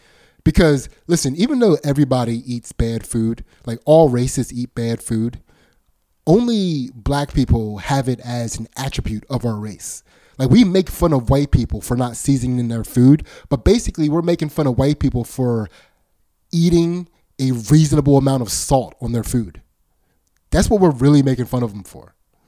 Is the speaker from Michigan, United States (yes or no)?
no; Pennsylvania, United States; accent: Pennsylvania; My Pennsylvania accent keeps coming out too strong when I try to say opioids.